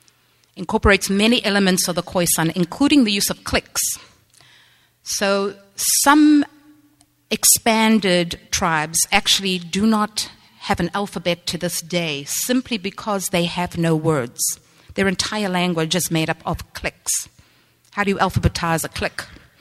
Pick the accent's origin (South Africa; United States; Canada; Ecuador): South Africa; I was born and bred in South Africa, so I have a particular leaning to things from there.